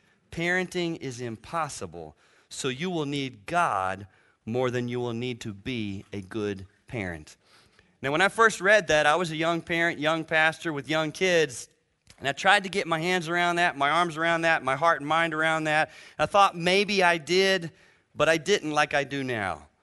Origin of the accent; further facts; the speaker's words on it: Kentucky, United States; I am from Kentucky, but right outside of Cincinnati, so we have teeth, we have shoes, we have vehicles.